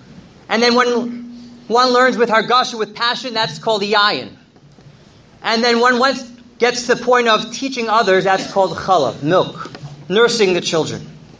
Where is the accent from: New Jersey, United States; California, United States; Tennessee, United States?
New Jersey, United States; Teaneck; And then we had something very special, us growing up in Tinak.